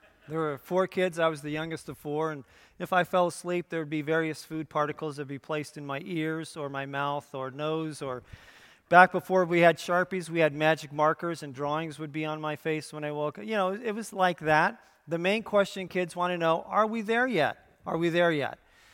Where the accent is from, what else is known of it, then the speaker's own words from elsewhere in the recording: Vista, California, United States; Well, I grew up in Vista, California, which is in North San Diego County. Nice, warm summers in Southern California.